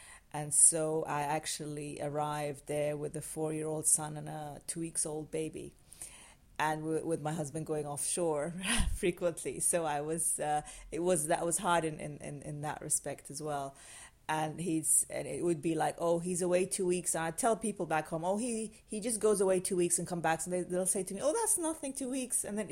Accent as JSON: {"language": "English", "country": "Sudan", "tie": "born or raised there", "moved": "as an adult", "lives_now": "United Kingdom", "said": "I grew up in Sudan, and I moved in my mid-20s to Scotland, to live in Scotland."}